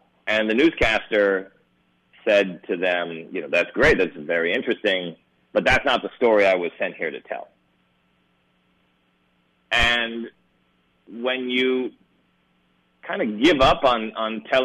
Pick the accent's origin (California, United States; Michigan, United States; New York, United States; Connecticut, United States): California, United States; I grew up in California, so it's certainly, you know, we're surrounded by immigrants here in California